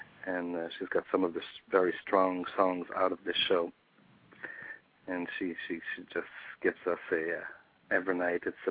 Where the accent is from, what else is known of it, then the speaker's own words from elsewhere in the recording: Montreal, Quebec, Canada; accent: French; English is a second language; This is a French name. I'm French Canadian from Montreal, as most of the cast.